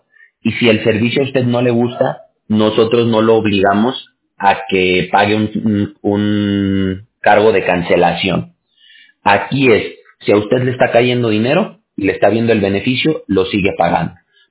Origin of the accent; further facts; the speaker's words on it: Mexico; Yo soy de México